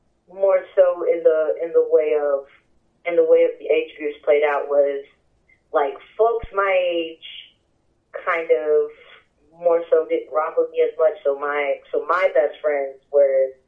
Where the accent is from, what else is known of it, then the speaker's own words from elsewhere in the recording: Chicago, Illinois, United States; And most of the songs were just songs about me growing up on the South Side